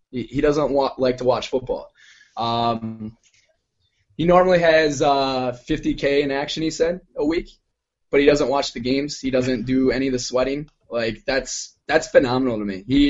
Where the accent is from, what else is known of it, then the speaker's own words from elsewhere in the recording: Wisconsin, United States; I mean, I can play in, I'm from Wisconsin.